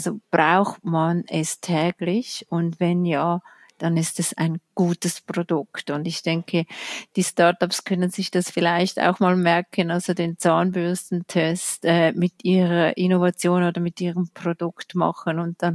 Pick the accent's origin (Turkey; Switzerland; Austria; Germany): Switzerland; da können wir als Schweizer oder als Schweizer Finanzblatt stolz darauf sein.